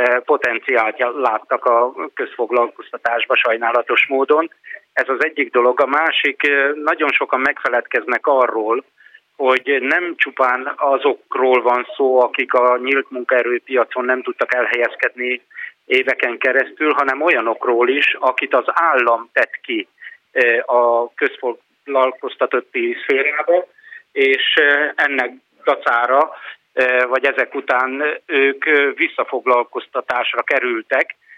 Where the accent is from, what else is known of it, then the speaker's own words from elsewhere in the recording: Eger, Heves, Hungary; én egyébként egri vagyok